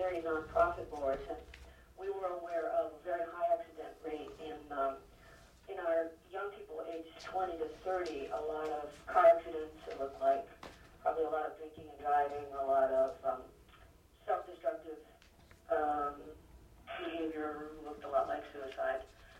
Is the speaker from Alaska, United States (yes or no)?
yes; Anchorage, Alaska, United States; I was born and raised in Anchorage. My family is from the village of Kinnick.